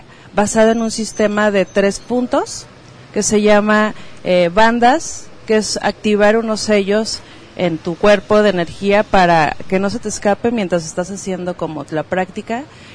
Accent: Guadalajara, Jalisco, Mexico; Sí, soy de Guadalajara.

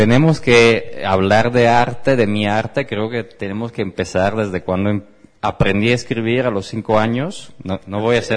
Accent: Italy; Spanish is a second language; como buen italiano, como tengo mucho detalle en eso

